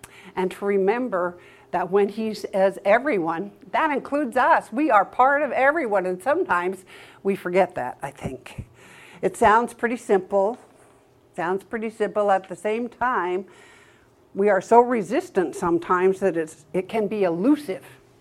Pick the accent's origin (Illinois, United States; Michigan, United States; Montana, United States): Montana, United States; I grew up in Montana. I had an imaginary horse.